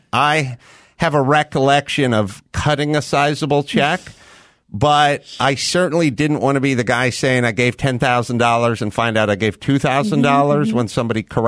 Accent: California, United States; And I'm from California, so what are the rules?

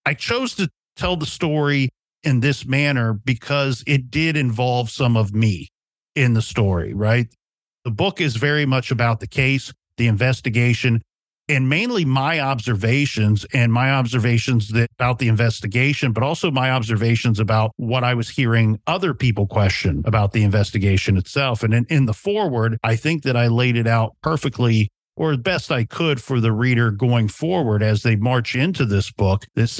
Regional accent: Ohio, United States; I didn't grow up in this area. I grew up in Ohio.

